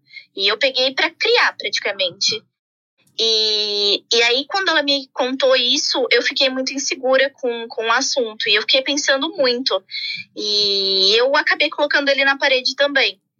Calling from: São Paulo, Brazil; Eu sou de São Paulo, capital.

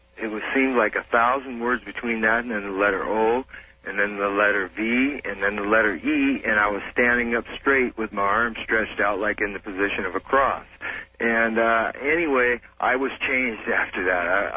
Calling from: Mount Rainier, Washington, United States; I'm calling from Washington.

